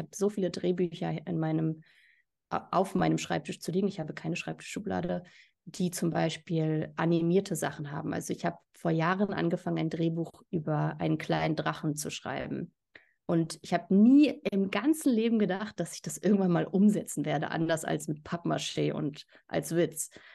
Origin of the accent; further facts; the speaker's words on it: Berlin, Germany; Ich bin auch Berlinerin.